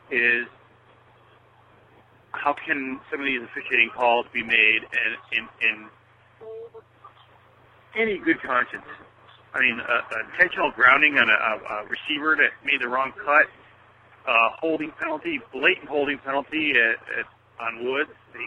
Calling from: Florida, United States; Hey, Ryan, Coach … from Florida

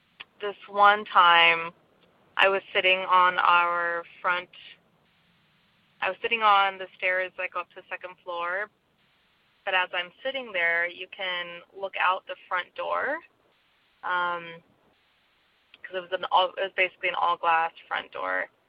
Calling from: California, United States; I am from California.

